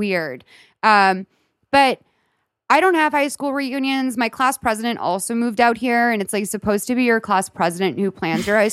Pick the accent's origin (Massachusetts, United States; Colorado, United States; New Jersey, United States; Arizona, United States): Massachusetts, United States; Lexington; Lexington, Massachusetts.